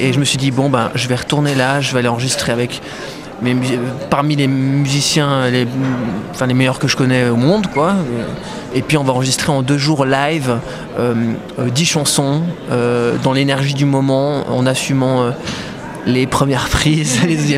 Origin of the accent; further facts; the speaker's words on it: Valais, Switzerland; Donc, je suis valaisan et c'est vrai que souvent, pour définir le lieu où j'habite, je dis que c'est un lieu où j'aime bien revenir